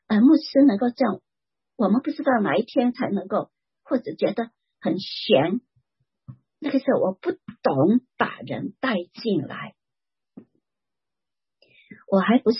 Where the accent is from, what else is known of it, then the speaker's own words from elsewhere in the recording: China; 不做到怎么我们中国人起誓哈，就是我假如是这样啊，就是天打雷劈啊，什么什么不得好死啊